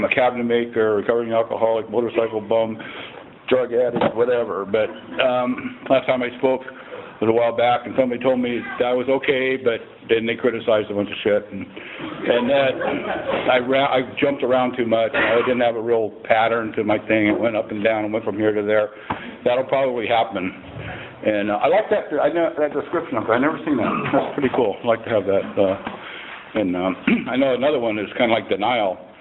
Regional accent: Duarte, California, United States; born there; I was born in Duarte, California, which is a really nice place till now when it's smogged out and a big mess.

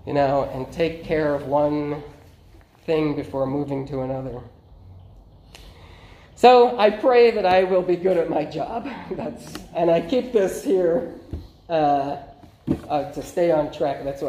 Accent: Ireland; well, I'm Irish, so you probably know what it is that I am, with generations and generations and generations of catechism.

